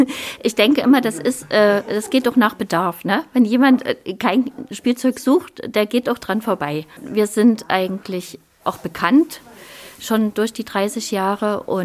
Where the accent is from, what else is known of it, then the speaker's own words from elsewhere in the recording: Saxony, Germany; Ich stamme aus dem Erzgebirge